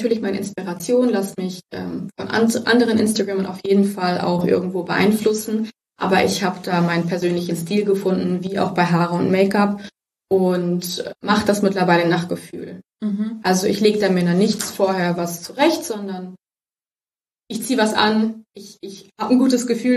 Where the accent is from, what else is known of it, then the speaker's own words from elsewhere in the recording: Augsburg, Bavaria, Germany; Ich komme aus Augsburg.